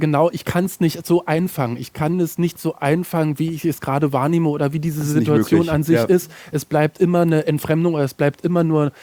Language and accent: German; Germany; ich mache hier eine Dokumentation ich komme aus Deutschland, mache eine Dokumentation, sowas.